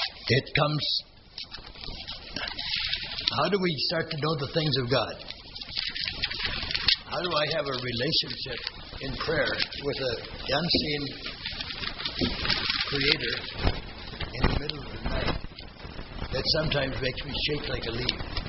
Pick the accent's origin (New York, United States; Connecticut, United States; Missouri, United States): Missouri, United States; You know, I'm from Missouri. You got to show me.